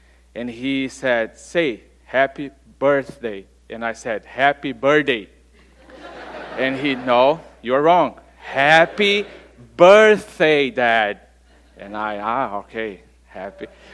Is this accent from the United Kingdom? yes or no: no; Brazil; English is a second language; now in United States; If you don't know me, and maybe you try to figure out about my accent, I'm from Brazil